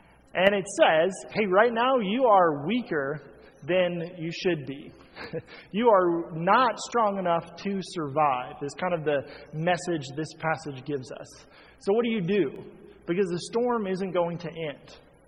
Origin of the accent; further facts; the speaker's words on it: Virginia, United States; I grew up in Virginia, so that's on the East Coast, and so you could drive to the beach